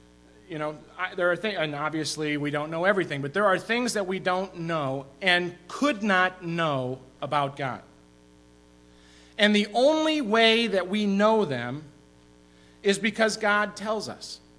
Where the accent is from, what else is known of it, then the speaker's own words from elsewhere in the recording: Waterloo, Iowa, United States; also born or lived in Parkersburg, Iowa; I grew up in Iowa my entire life, all right? Grew up in Waterloo, Iowa, and then made the excursion to Parkersburg, Iowa in my 11th grade year.